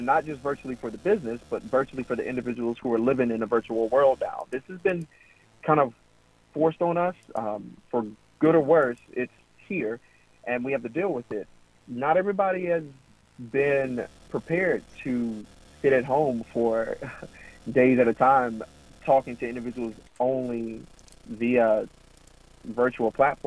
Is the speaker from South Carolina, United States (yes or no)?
yes; Columbia, South Carolina, United States; now in North Charleston, United States; I live in North Charleston, South Carolina. I'm originally from Columbia